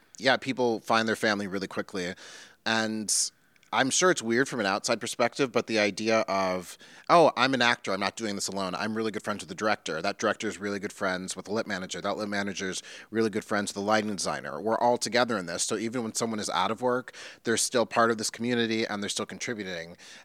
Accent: Minnesota, United States; I'm a Midwest person. I'm from Minnesota.

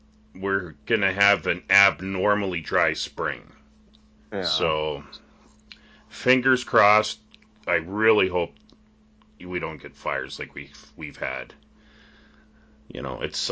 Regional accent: Canada; I'm a Canadian, right? Like my, you know, 100%. Like I've been here all my life.

